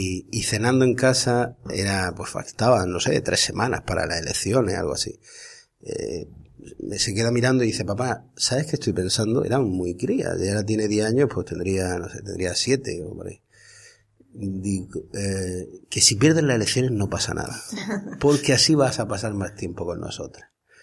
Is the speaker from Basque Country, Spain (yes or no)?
no; Puerto Lumbreras, Region of Murcia, Spain; yo nací en Puerto Lumbreras, crecí en Puerto Lumbreras